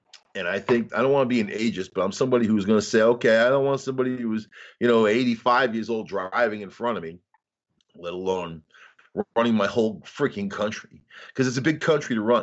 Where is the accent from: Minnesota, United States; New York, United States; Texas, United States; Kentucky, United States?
New York, United States; You see, I was raised on Long Island, multicultural school, diversity.